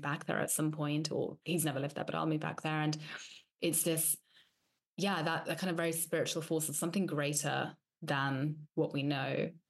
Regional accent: England, United Kingdom; moved away as an adult; also born or lived in Italy / London / Dubai; now in Spain; So I grew up in England, and when I was 19, I lived in Italy. So I went to Venice and I came back. Then I lived in London for a bit.

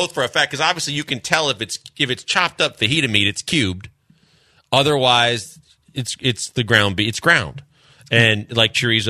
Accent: Wisconsin, United States; I'm from Wisconsin.

